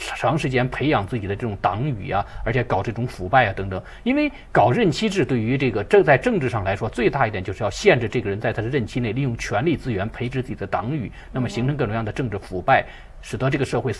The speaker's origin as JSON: {"language": "Chinese", "country": "China", "lives_now": "United States", "said": "特别是就是我们来自中国大陆的话"}